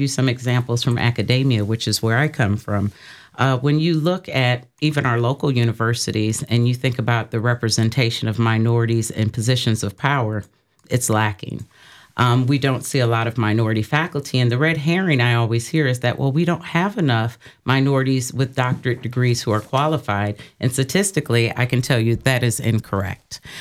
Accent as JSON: {"language": "English", "town": "Milwaukee", "region": "Wisconsin", "country": "United States", "said": "I am from Milwaukee, Wisconsin"}